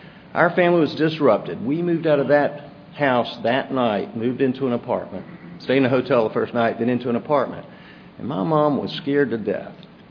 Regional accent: Atlanta, Georgia, United States; born there; So, I was born in Atlanta. My parents were married.

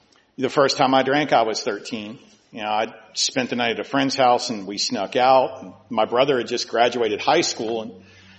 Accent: Charleston, United States; I live in Charleston. I was born and raised in Charleston

